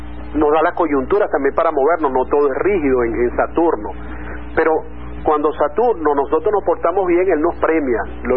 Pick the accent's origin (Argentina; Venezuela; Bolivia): Venezuela; Si nosotros como venezolanos no despertamos realmente